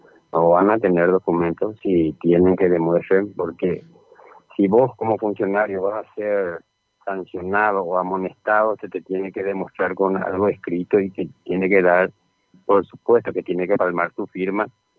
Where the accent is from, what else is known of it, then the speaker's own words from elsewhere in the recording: Paraguay; nosotros como esclavos paraguayos, como funcionarios del Estado